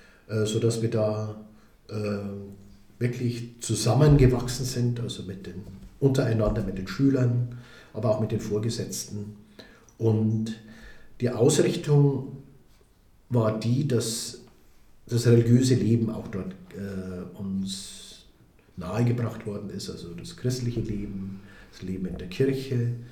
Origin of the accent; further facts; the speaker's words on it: Eschenbach, Bavaria, Germany; in meiner Heimat in Eschenbach war ein Kaplan